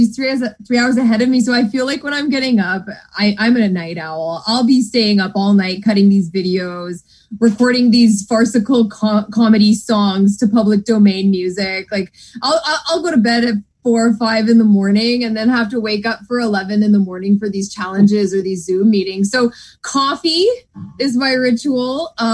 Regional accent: Toronto, Ontario, Canada; I'm from Toronto, and but my dad's a Newfie.

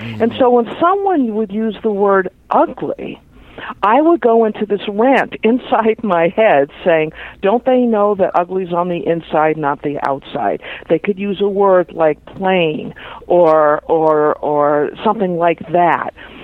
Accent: Boston, Massachusetts, United States; also born or lived in West Coast, United States; I am originally a Bostonian, and obviously I lived on the West Coast

